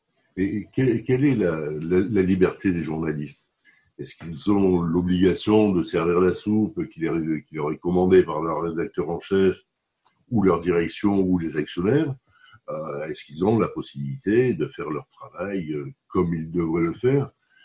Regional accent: Marseille, Provence-Alpes-Côte d'Azur, France; Moi, je suis Marseillais de Marseille, donc je connais les histoires et les petites histoires.

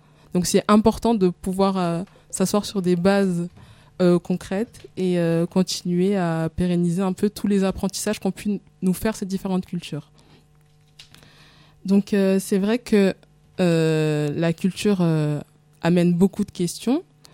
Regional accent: Marseille, Provence-Alpes-Côte d'Azur, France; en grandissant à Marseille, j'ai eu cette facilité à être imprégnée de la culture comorienne, parce qu'on est beaucoup de Comoriens à Marseille. Et donc j'avais les gens qui parlent comorien autour de moi

